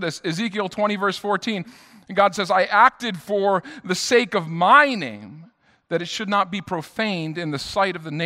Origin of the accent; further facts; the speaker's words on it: New York, United States; All right, I'm a New Yorker. I can do this.